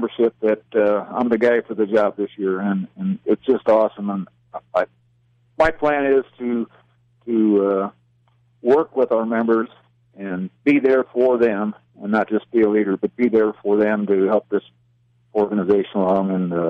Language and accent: English; Nebraska, United States; Well, as far as involvement in my home state, as a detachment, we don't really pull together, I guess, maybe like some of the larger ones. Nebraska's pretty spread out.